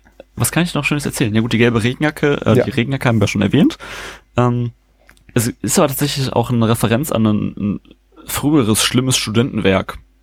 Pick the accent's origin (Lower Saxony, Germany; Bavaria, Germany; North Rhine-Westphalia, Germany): North Rhine-Westphalia, Germany; Wanne-Eickel; Und bis in die 90er gab es auch in Wanne-Eickel, wo ich herkomme, eine Brauerei, die nennt sich Hülsmann.